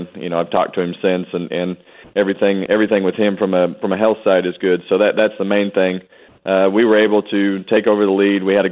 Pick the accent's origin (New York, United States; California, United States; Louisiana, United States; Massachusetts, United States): California, United States; Bakersfield; I grew up in Bakersfield, California, a huge Rick Mears fan, wanting to race in the Indy 500.